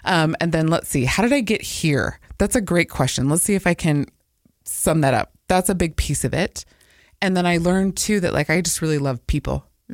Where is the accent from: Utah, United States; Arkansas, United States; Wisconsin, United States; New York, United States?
Utah, United States; Provo; also born or lived in Samoa; I grew up in Provo. I was born in Samoa and then moved here when I was one and grew up in Provo, a BYU Cougar fan.